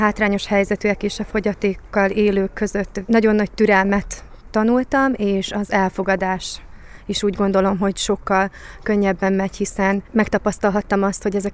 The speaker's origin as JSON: {"language": "Hungarian", "region": "Zakarpattia Oblast", "country": "Ukraine", "said": "szintén Kárpátaljáról"}